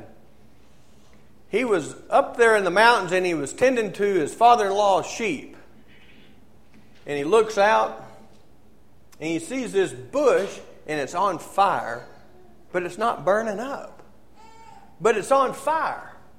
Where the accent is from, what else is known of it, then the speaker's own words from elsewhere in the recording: Dallas, Texas, United States; We're from the Dallas area